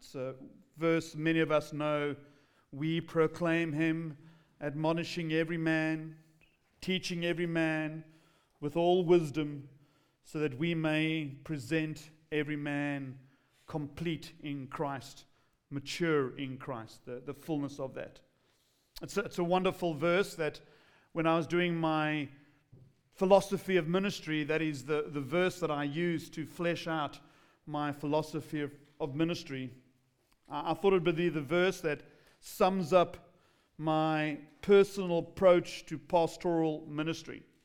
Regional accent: England, United Kingdom; accent: English; If you're having trouble with my accent, that's called English.

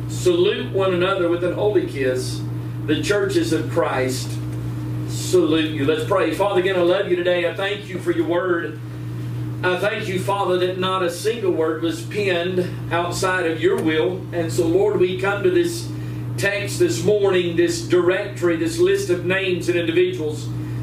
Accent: Southern United States, United States; I was born and raised in the Bible Belt. I'm from the South, and church is on every corner.

